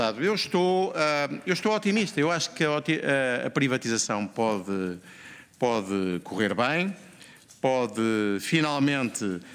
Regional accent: Portugal

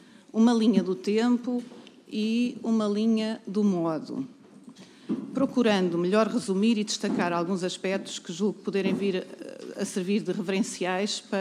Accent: Torres Novas, Santarém, Portugal; sou ribatejana, nasci em Torres Novas, no distrito de Santarém, fiz os meus estudos primários e secundários em Torres Novas e no Entroncamento

